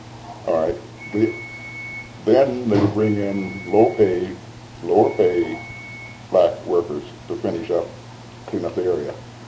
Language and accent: English; Arkansas, United States; born there; So I was born in Arkansas, but then in the interim, my grandfather died. And that's left my grandmother and I in Arkansas for 2 years longer than they had anticipated.